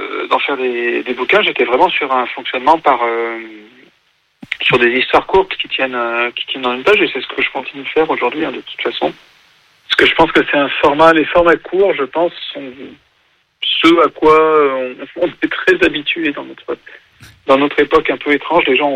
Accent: Lyon, Auvergne-Rhône-Alpes, France; J'ai 48 ans. Je n'habite pas du tout vers Angers ou même dans l'Ouest. Moi, je suis lyonnais d'origine et j'habite en Bourgogne aujourd'hui.

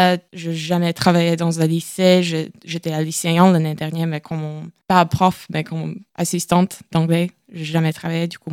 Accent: Durbe, Courland, Latvia; French is a second language; also born or lived in Liepāja; now in Angers, France; Moi, je viens de la Lettonie. Je suis originaire de la plus petite ville de Lettonie, c'est Durbe. Mais après, j'ai déménagé. J'habitais à Liepāja, c'est la troisième plus grande ville de Lettonie.

